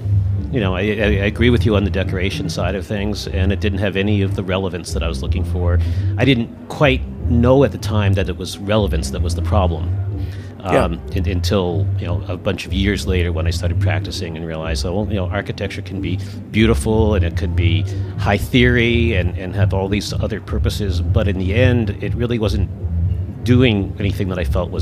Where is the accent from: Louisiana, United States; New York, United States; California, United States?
New York, United States; I grew up in Rockland County.